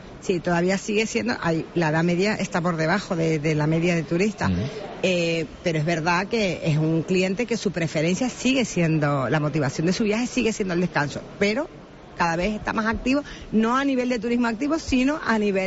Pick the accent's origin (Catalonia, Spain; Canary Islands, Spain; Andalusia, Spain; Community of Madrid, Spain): Canary Islands, Spain; nosotros somos Islas Canarias y así nos tienen que conocer el resto del mundo.